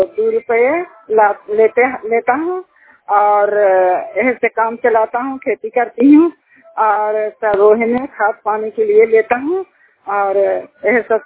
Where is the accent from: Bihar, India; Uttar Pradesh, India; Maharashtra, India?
Bihar, India; Chhathi Ghosi; छठी घोसी के रहने वाले हैं, थाना हिलसा जिला नालंदा के नवासी हूँ।